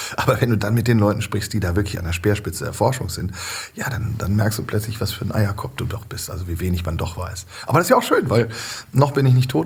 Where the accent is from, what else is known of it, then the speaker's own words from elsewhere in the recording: Lower Saxony, Germany; auf Emsländisch stammt es noch. Ich bin im Emsland geboren.